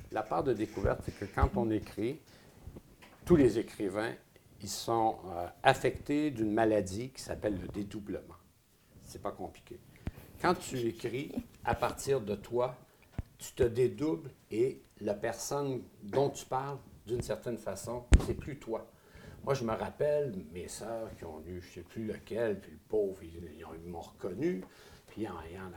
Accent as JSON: {"language": "French", "region": "Quebec", "country": "Canada", "tie": "born or raised there", "said": "Je suis né au Québec, dans une maison sans lit, j'ai grandi dans le bois"}